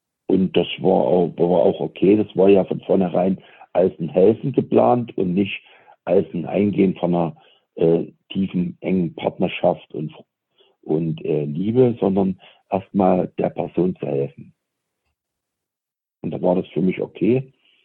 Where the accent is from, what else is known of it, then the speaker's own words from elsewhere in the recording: Saxony, Germany; weil sie ja auch aus meiner Heimat stammt, aus Sachsen